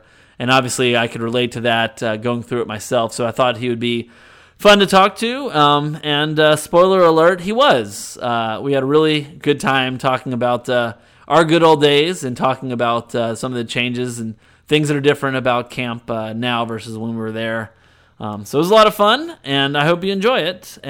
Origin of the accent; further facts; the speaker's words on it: Mississippi, United States; the camp experience that I had growing up in Mississippi, where we were so connected to the people in the other states because there weren't that many Jews in Mississippi